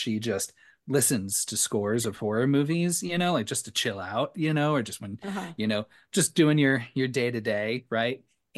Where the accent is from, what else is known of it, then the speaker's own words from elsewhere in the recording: California, United States; I'm from Southern California and I've got feelings, god damn it.